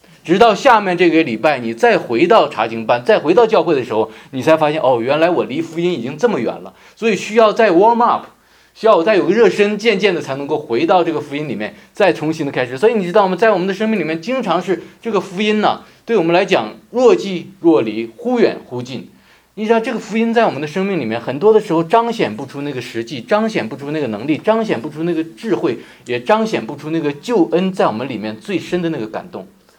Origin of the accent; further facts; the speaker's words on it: Northeast China, China; 我是东北人啊，我原来的那个家里的那些父老们